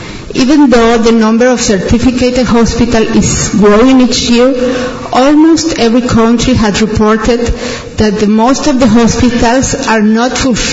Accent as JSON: {"language": "English", "country": "Mexico", "said": "from Mexico. I've been a leader for La Leche League since 1992."}